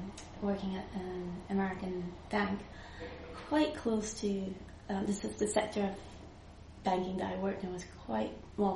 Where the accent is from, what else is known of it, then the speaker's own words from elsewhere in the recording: Malaysia; also born or lived in London, United Kingdom; So I grew up in Malaysia, studied and worked in London, and then went back to something. So kind of like went back to my roots a bit.